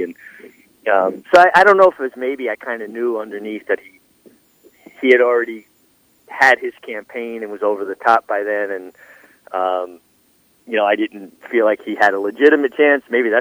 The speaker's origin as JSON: {"language": "English", "region": "New York", "country": "United States", "tie": "born or raised there", "said": "Growing up in New York, in where I grew up, you were aware of the Derby"}